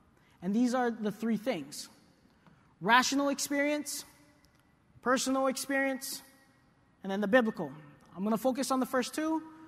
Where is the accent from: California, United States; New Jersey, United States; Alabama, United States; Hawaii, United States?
Hawaii, United States; Plus two, I'm from Hawaii. We talk pidgin, so sorry.